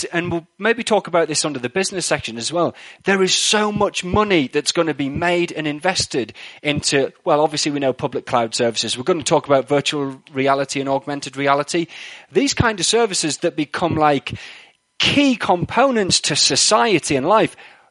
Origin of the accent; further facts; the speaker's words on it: United Kingdom; You know, from my perspective, right, as a Brit who's, you know, I'm not involved with ARM or anything like